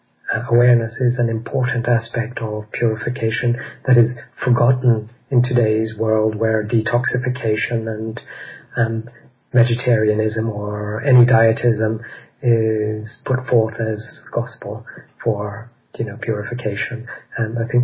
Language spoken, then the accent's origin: English; Egypt; I grew up in Egypt. My parents worked there.